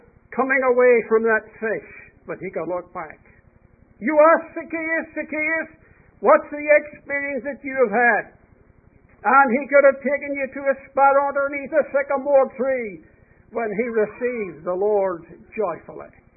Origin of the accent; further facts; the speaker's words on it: Belfast, Northern Ireland, United Kingdom; Born and raised in a Christian home. Born and raised in Belfast town. A place you know so well.